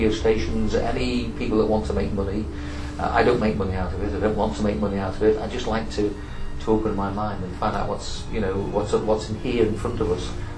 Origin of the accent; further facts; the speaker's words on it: England, United Kingdom; now in Spain; I'm from England, I live in Spain.